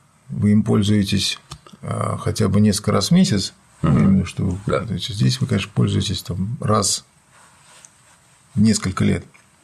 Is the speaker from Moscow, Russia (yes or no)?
no; Saint Petersburg, Russia; как бы я вообще ленинградец.